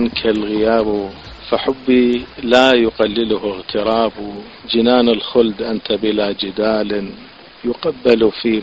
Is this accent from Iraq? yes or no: yes; Kufa, Najaf Governorate, Iraq; أنا بالكوفة يعني في سن 16 سنة أو 15 سنة ساهمت بأول كتاب وطبع هذا الكتاب